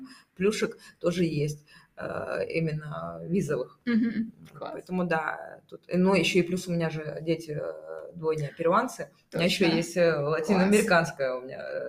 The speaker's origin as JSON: {"language": "Russian", "region": "Moscow", "country": "Russia", "said": "Я из России, я из Москвы."}